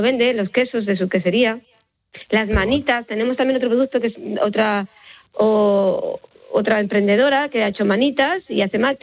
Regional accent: Vivar de Fuentidueña, Castile and León, Spain; now in Sacramenia, Spain; Yo siempre he vivido en un pueblo.

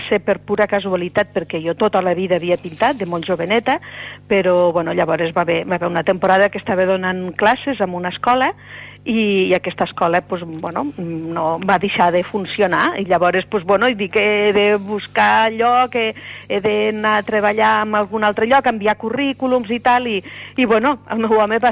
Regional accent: Lleida, Catalonia, Spain; born there; A Lleida.

